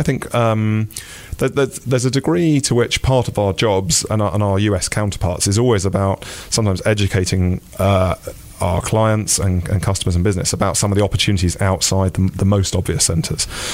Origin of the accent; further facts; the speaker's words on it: United Kingdom; now in New York, United States; I'm British. I run the British Department for International Trade here in the US. I'm based in New York